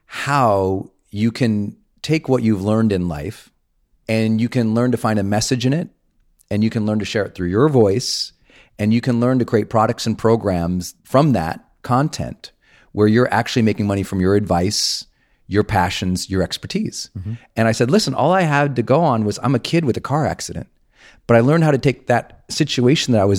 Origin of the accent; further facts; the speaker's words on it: Montana, United States; but I'm from Montana.